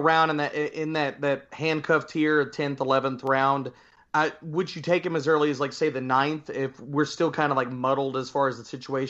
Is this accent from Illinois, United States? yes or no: no; Louisiana, United States; I mean, he's from my namesake. I'm from Louisiana.